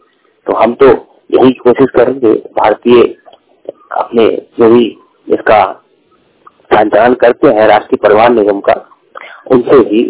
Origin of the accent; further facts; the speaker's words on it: Uttar Pradesh, India; बस यूपी की है तो हम यात्रा कर सकते हैं, क्योंकि हम यूपी के रहने वाले हैं।